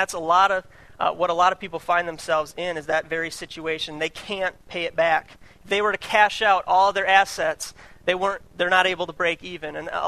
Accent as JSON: {"language": "English", "region": "Minnesota", "country": "United States", "said": "But I'm from Minnesota originally, and I am a Minnesota Vikings fan."}